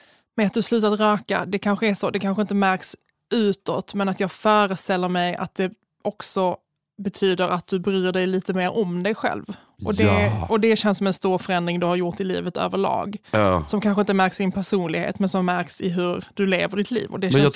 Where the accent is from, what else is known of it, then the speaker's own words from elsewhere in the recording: Malmö, Skåne, Sweden; jag är ju från Malmö